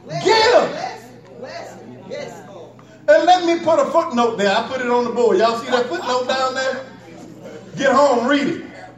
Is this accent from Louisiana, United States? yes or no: yes; Louisiana, United States; I'm from Louisiana. Y'all been to Southern Louisiana? Anybody been to Southern Louisiana?